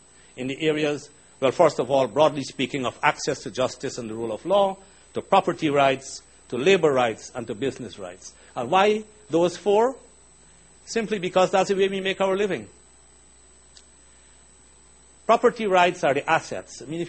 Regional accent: Canada; now in New York, United States; After all, I'm Canadian, I'm sitting in New York

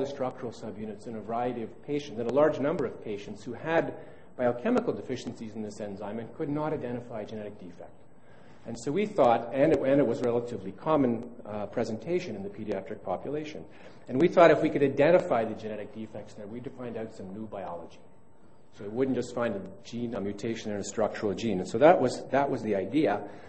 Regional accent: Toronto, Ontario, Canada; born there; in the same year that I was born in Toronto

